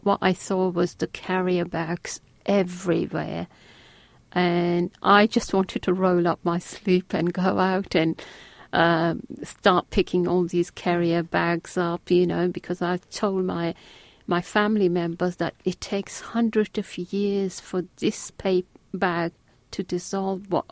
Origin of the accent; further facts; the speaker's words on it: Pakistan; Yes, I'm from Pakistan, but maybe when I go for my next summer holiday out there